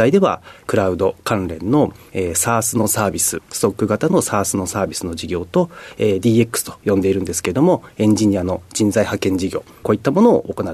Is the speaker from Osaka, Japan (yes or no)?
no; Hachioji, Tokyo, Japan; 東京都の八王子市出身になります。